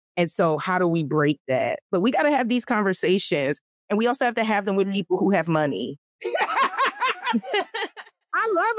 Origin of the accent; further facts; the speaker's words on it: New Jersey, United States; because I'm from Jersey, holla, but I do most of my work in Philadelphia.